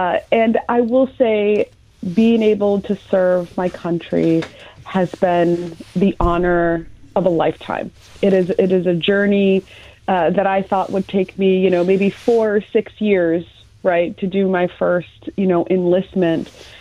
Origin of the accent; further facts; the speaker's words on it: Iraq; now in United States; I was kidnapped to Iraq. And so I grew up in the Middle Eastern culture. I grew up speaking Arabic because I was forced to learn it.